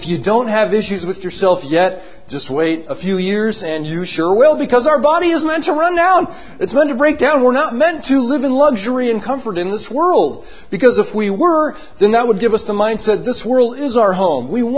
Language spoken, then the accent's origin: English; Bozeman, Montana, United States; Yes, like Brother Kevin just said, we're from Bozeman